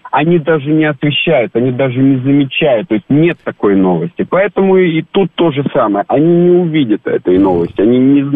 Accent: Moldova; Вы знаете, я родом из Молдавии

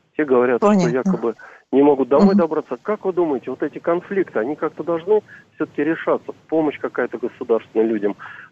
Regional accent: Moscow, Russia; из Москвы

